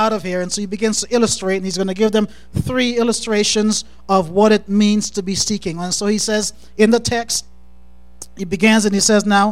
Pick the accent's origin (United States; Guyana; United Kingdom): Guyana; I grew up in Guyana